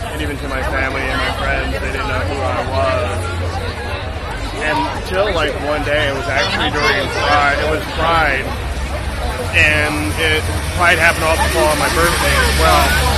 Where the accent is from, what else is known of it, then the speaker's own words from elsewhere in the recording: Indianapolis, Indiana, United States; Growing up in Indianapolis, it was very, like Clark Kent versus Superman.